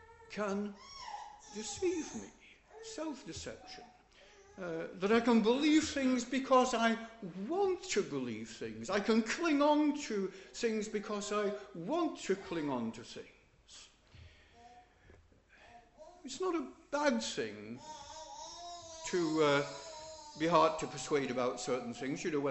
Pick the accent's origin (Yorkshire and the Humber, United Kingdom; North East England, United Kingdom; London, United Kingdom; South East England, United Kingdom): Yorkshire and the Humber, United Kingdom; don't know from my accent, possibly still, but you know from my mention on occasions, I am a Yorkshireman